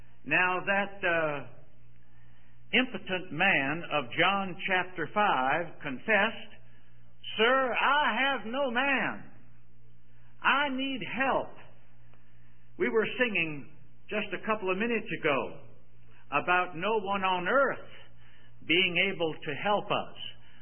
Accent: Richmond, Virginia, United States; She's from Harrisonburg, Virginia. I'm from Richmond, Virginia.

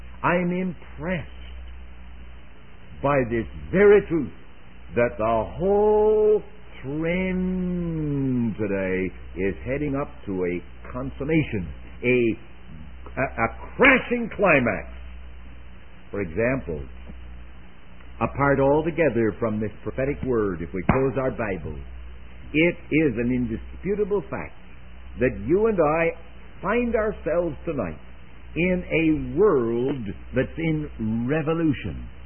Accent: Canada; being reared a Canadian

